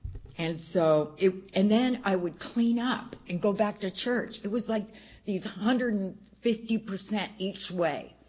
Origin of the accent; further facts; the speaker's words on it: Munds Park, Arizona, United States; I was raised in Flagstaff, south of Flagstaff in Munns Park. And in 1967, we were one of three families that lived there.